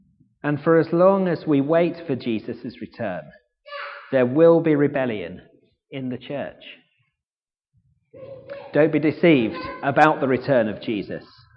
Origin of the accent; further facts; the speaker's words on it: United Kingdom; We're British after all, most of us.